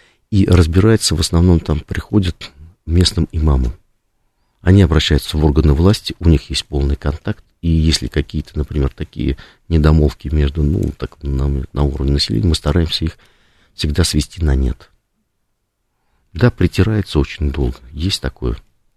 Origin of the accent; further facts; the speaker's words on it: Kazan, Tatarstan, Russia; как я вырос, например, в Татарстане и в Казани